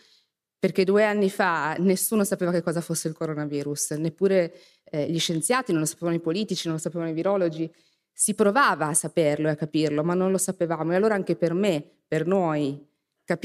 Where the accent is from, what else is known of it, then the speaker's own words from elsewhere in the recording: Florence, Tuscany, Italy; Io vengo da Firenze, quindi mi piace col campanilismo dei toscani fare un po' di citazioni di casa mia.